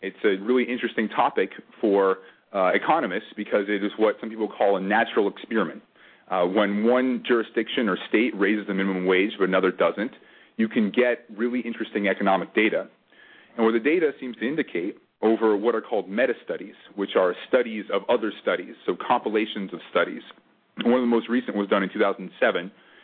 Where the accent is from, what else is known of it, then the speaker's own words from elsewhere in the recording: Cordova, Alaska, United States; When I was a young man growing up in Cordova, I worked on a minimum wage job at the cannery